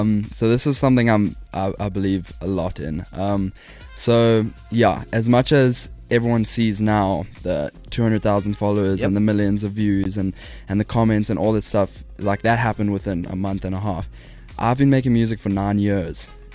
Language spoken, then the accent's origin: English; South Africa; I very much look up